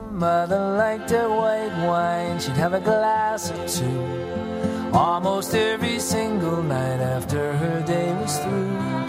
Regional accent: Catalonia, Spain; Jo sóc del Priorat i la primera vegada que em vaig emborratxar tenia 3 anys.

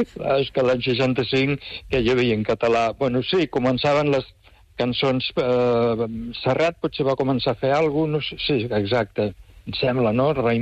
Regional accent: Barcelona, Catalonia, Spain; del Guinardó. El que passa que ara no truco des del Guinardó, sinó que truco des d'un poblet petit de la província de València, que es diu Quesa.

